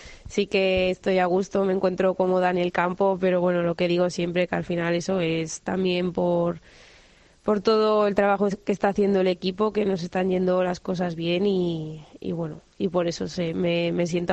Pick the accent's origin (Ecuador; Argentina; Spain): Spain; Galicia; muy gallega.